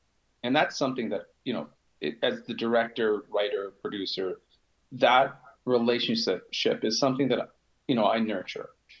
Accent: Toronto, Ontario, Canada; moved away as an adult; We're from Toronto. We moved out here about 3.5 years ago.

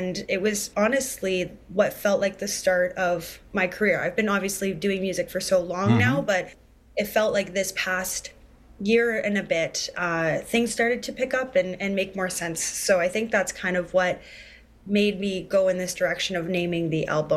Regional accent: Ontario, Canada; a relatable situation for a lot of us people growing up in northwestern Ontario, just growing up in Canada, right.

